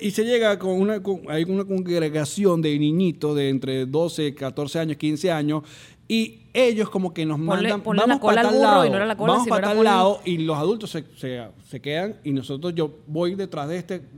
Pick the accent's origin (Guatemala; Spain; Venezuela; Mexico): Venezuela; Maracay, Aragua; Como ya saben, yo soy de Maracay.